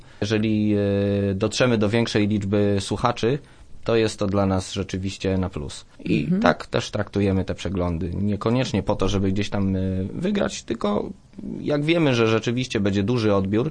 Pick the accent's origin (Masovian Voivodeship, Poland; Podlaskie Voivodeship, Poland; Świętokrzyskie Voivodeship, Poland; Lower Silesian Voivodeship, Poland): Lower Silesian Voivodeship, Poland; Głogów; Ja pochodzę z Głogowa, nie wyobrażam sobie, żeby nie zaprezentować się